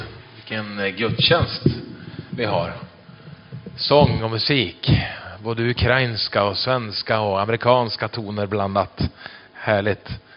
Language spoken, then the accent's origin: Swedish; Byske, Västerbotten County, Sweden; also born or lived in Skellefteå; Jag är själv från Byske ovanför Skellefteå. Det är min hemort om man säger så. Född i Skellefteå en gång i tiden.